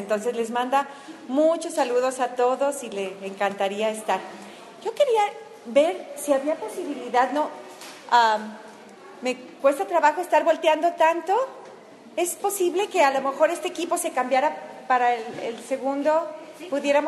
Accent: Celaya, Guanajuato, Mexico; Sus papás estaban en la ciudad donde yo crecí, en Celaya, Guanajuato.

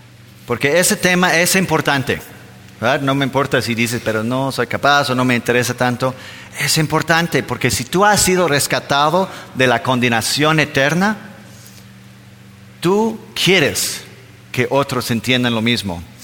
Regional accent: Denmark; now in Mexico; siendo todavía los únicos de Dinamarca, nos preguntan, oye, ¿de dónde son? Y somos de Dinamarca.

